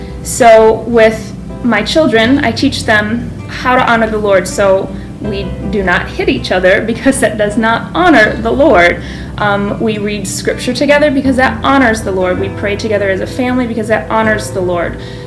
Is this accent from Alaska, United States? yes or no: no; Battle Creek, Michigan, United States; moved away as an adult; now in Bahrain; I grew up in Battle Creek, Michigan, and I currently live in the country of Bahrain with my husband Josh and our three children.